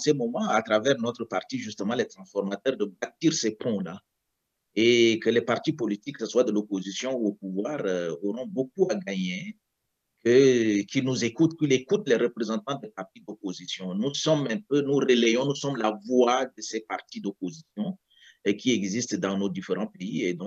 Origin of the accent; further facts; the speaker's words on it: Chad; now in Canada; La preuve, je suis Tchadien et que je suis ici Canadien.